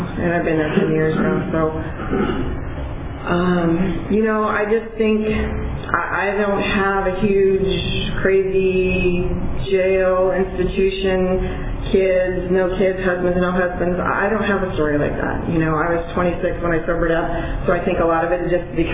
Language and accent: English; Portugal; And I'm from Portugal. I grew up, born and raised in Portugal. I still live in Portugal. Moved away, came back, moved away, came back, and I'm still there.